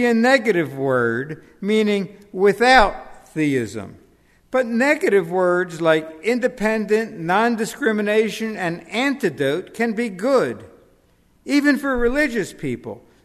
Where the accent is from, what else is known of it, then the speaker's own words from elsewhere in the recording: Pennsylvania, United States; And that I was from Pennsylvania, where some of us consider Groundhog Day the holiest day of the year.